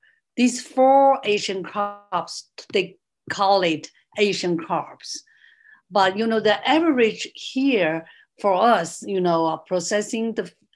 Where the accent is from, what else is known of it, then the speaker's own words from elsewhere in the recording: China; moved away as an adult; now in United States; I came from China